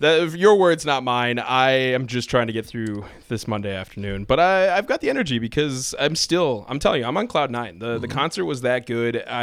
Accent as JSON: {"language": "English", "town": "Milwaukee", "region": "Wisconsin", "country": "United States", "tie": "born or raised there", "said": "I mean, I grew up in the Milwaukee area."}